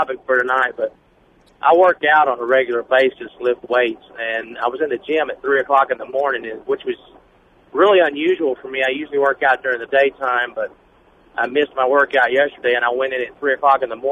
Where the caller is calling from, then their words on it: Arkansas, United States; I'm calling you from Interstate 30 in Arkansas.